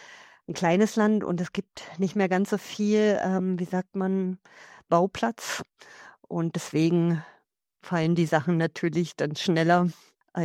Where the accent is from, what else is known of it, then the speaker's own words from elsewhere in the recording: Germany; also born or lived in Switzerland; Ja, natürlich mein Heimatland, Deutschland. dann habe ich fast 20 Jahre in der Schweiz gelebt